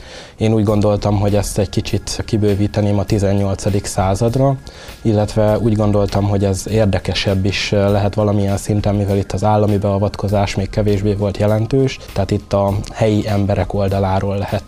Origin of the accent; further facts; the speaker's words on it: Kunhegyes, Jász-Nagykun-Szolnok, Hungary; Tulajdonképpen Kunhegyesnek, tehát a szülőfalumnak a 18. századi történetét kutatom